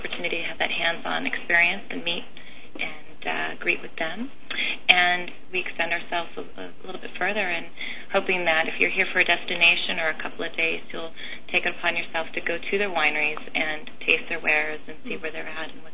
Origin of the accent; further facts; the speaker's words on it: Petaluma, California, United States; Petaluma is my hometown.